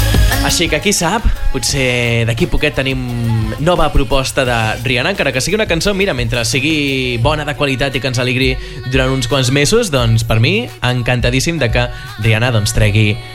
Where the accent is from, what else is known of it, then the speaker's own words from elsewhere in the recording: Catalonia, Spain; una cosa molt important i que ens caracteritza com a catalans i catalanes.